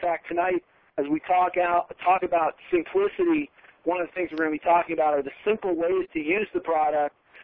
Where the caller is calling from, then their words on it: Colorado, United States; I'm calling in from Colorado tonight.